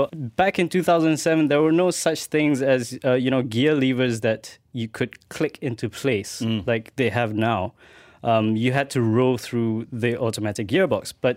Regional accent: United Kingdom; Being British, everything's diesels.

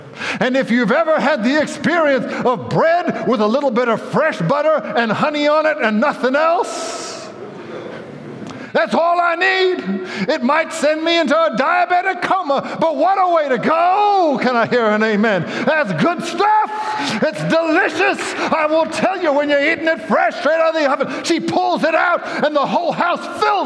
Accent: South Africa; also born or lived in United States; When I grew up in South Africa, we would bake our own.

